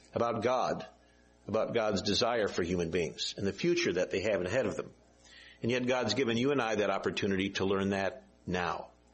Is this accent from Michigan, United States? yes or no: yes; Michigan, United States; And I came from Michigan and I skied some.